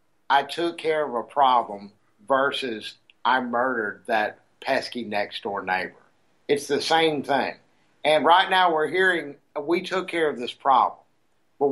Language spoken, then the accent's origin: English; Alabama, United States; Yeah, I said y'all. I'm from Alabama.